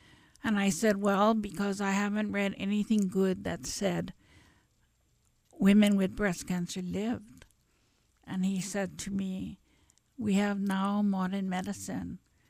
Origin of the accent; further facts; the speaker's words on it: Kalihi, Hawaii, United States; I grew up in Kalihi. A rough town.